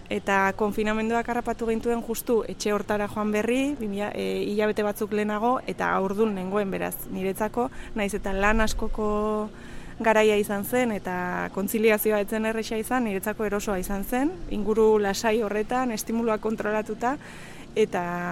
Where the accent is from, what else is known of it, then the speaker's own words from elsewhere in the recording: San Sebastián, Basque Country, Spain; also born or lived in Bayonne; now in Zizurkil, Spain; Baionan jaio nintzen eta Donostian bizi izan naiz haurtzaro eta gaztaro guztian eta orain Zizurkilen bizi naiz.